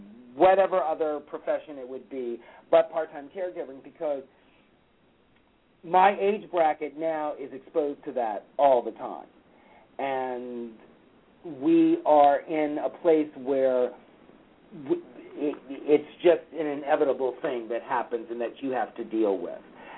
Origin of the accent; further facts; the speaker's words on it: Los Angeles, California, United States; I'm from Los Angeles. I was born in Burbank.